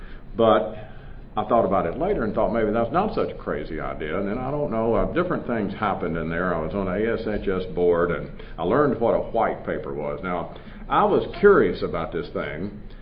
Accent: Southern United States, United States; I'm from the South, so you're supposed to introduce yourself and be nice and all.

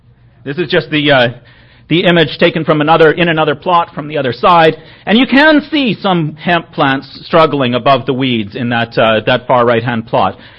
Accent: Canada; now in United States; And I'm a Canadian. I'm actually moving back to Canada in a few weeks

